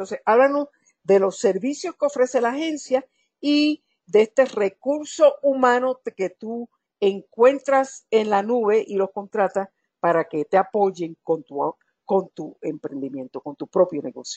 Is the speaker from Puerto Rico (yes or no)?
yes; Puerto Rico; now in Cuenca, Ecuador; Yo soy de Puerto Rico y en Puerto Rico usamos la palabra huepa y yo la uso aquí. Yo vivo aquí con venezolanos en Cuenca Mi familia es venezolana ahora